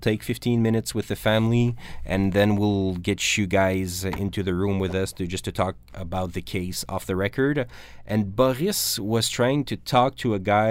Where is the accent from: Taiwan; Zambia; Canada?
Canada; and we're Canadian, so it's not the same approach.